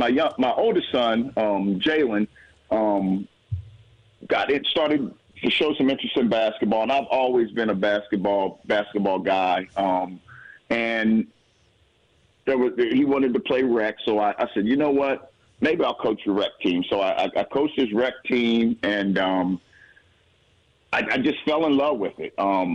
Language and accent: English; Maryland, United States; Long story short, born and raised in Frederick County. Moved to Walkersville back in 1977.